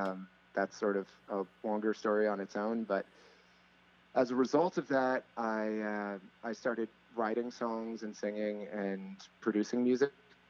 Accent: Waltham, Massachusetts, United States; So I grew up in Waltham, which is, a town just outside of Boston.

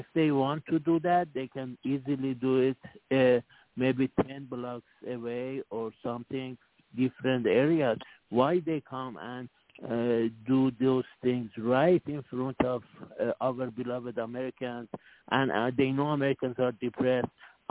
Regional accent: Iran; English is a second language; We are from Persian, my friend.

